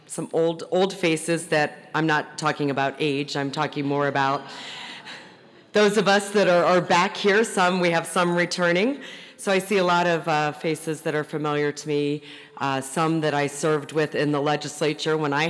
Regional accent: Ohio, United States; I'm from Northeast Ohio. I still live there.

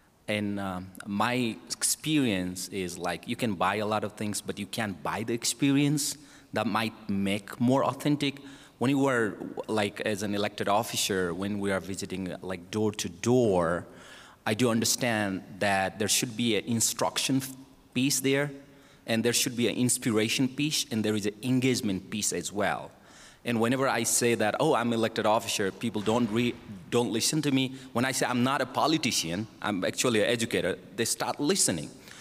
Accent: Maryland, United States; from State of Maryland, and thank you for sharing your experience.

